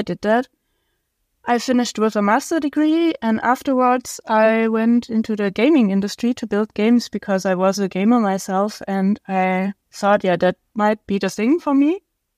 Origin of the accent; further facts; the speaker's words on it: Stuttgart, Baden-Württemberg, Germany; So, I'm from Stuttgart, Germany